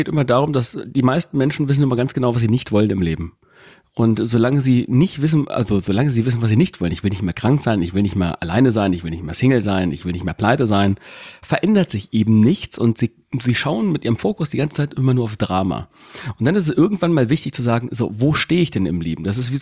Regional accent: Gifhorn, Lower Saxony, Germany; wir kommen ja hier aus Gifhorn, einem kleinen Örtchen Winkel in unserem kleinen Lönskrug hier.

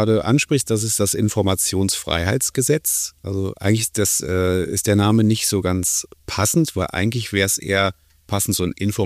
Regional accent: Düsseldorf, North Rhine-Westphalia, Germany; in meiner Heimatstadt Düsseldorf.

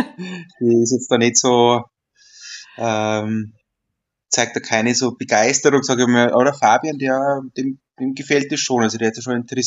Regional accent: Neukirchen am Teisenberg, Bavaria, Germany; Neukirchen am Theisenberg, das ist

